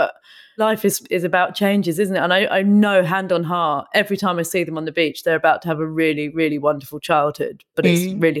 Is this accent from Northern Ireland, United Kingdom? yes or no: no; South East England, United Kingdom; I grew up in Buckinghamshire. So I guess we had the kind of in between the two. I grew up in a small village